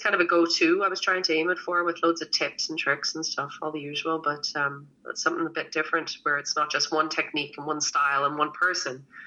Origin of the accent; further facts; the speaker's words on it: Canada; The funny thing is, like, I'm Canadian, right?